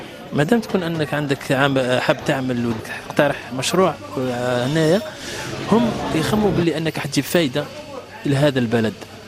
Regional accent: Algeria; now in France; من الجزائر، دخلت عندي 10 سنوات في فرنسا، ثم بدأت حكايتي مع الجزائر

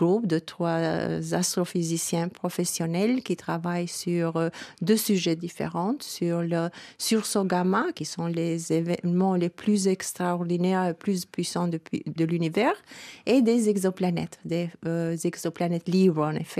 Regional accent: Tirana, Tirana County, Albania; also born or lived in Paris; Oui, je suis retournée à Tirana, je suis retournée de Paris en 1995.

